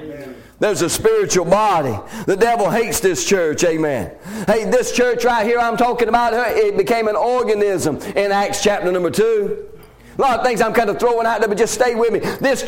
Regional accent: Southern United States, United States; Because I was from the South and I was a Baptist. So I'm a Southern Baptist. I ain't a Yankee Baptist.

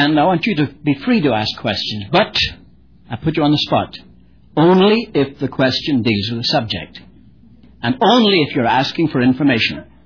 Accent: Ireland; born there; Now, I'm Irish by birth.

